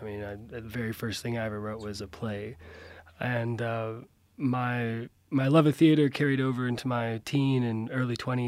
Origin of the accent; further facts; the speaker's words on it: Puerto Rico; also born or lived in East Coast, United States; my own heritage, which is Puerto Rican. I'm from Puerto Rico. Grew up and down the East Coast, however.